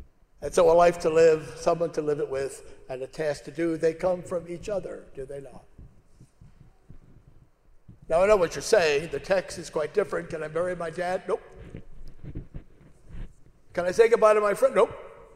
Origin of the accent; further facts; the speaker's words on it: United States; I come from the United States. I know many people. I will tell them what you told me.